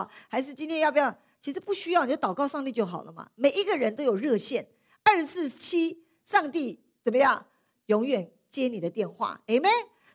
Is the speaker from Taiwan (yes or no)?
yes; Taiwan; 那么因为我从台湾来，所以我看到那些报道啊